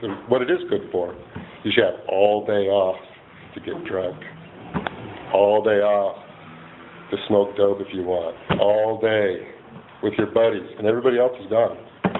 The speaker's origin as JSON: {"language": "English", "town": "Los Angeles", "region": "California", "country": "United States", "tie": "born or raised there", "said": "And went back to Los Angeles, where I grew up in San Fernando Valley"}